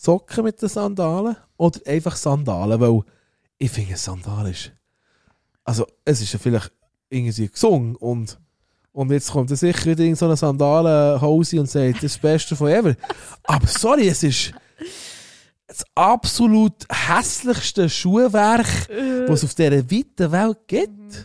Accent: Italy; Aber ich bin Italiener.

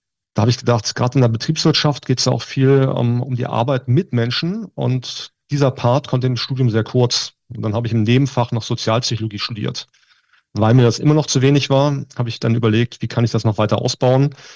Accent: Berlin, Germany; Also gefühlt Mitte 30. Ja, ich bin gebürtiger Berliner, bin aber relativ viel auch schon in Deutschland rumgekommen.

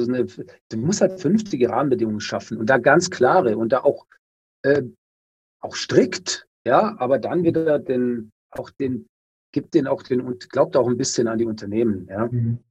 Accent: Coburg, Bavaria, Germany; ich selber habe nie in Freiburg gelebt, aber meine ganze Verwandtschaft, Familie ist aus Freiburg und ich bin in Coburg, also in Oberfranken, aufgewachsen.

